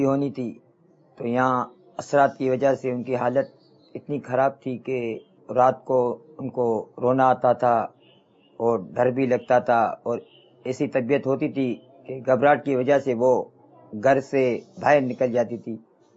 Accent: Karachi, Sindh, Pakistan; میرا تعلق باب المدینہ کراچی سے ہے.

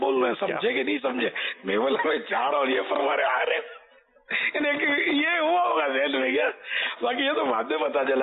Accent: Karachi, Sindh, Pakistan; born there; کراچی میں پیدا ہوا میں خود بولتا ہوں

